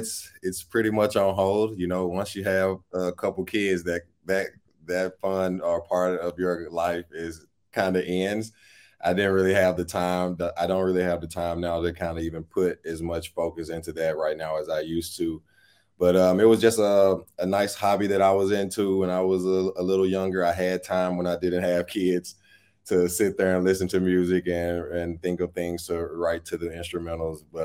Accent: Memphis, Tennessee, United States; definitely growing up in Memphis, Tennessee, you know, a lot of friends who played basketball

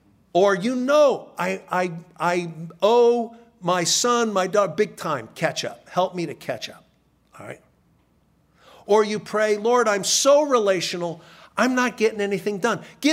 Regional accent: Philadelphia, Pennsylvania, United States; I said, no, I grew up in Philadelphia. We carried guns for a completely different reason.

